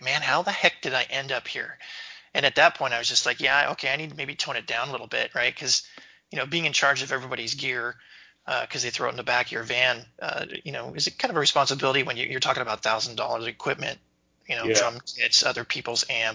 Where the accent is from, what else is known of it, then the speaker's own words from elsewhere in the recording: Spokane, Washington, United States; obviously in my hometown here, Spokane.